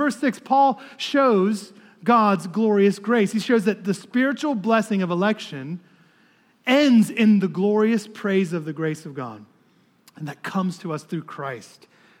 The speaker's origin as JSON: {"language": "English", "country": "United States", "said": "Because I'm American, right?"}